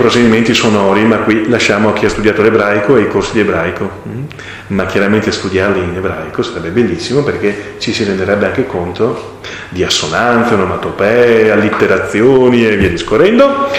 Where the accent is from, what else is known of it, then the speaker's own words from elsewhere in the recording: Sarmede, Veneto, Italy; anche delle mie parti, io sono di Sarmede, sapete dove è Sarmede?